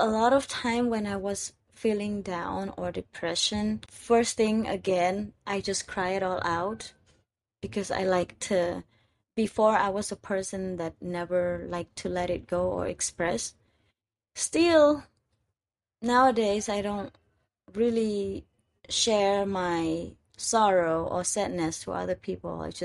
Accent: Cambodia; I told them that I'm from Cambodia.

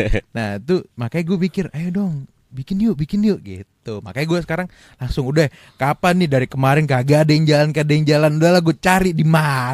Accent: Batusangkar, West Sumatra, Indonesia; Selain kita di Padang nih, kita Batu Sangkar ya. Kita orang Padang luar Batu Sangkar.

